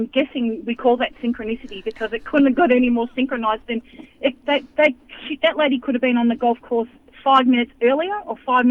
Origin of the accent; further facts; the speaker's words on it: Wisconsin, United States; accent: American; Oh, what part are you from? I said, oh, we're from Wisconsin in the Midwest of America.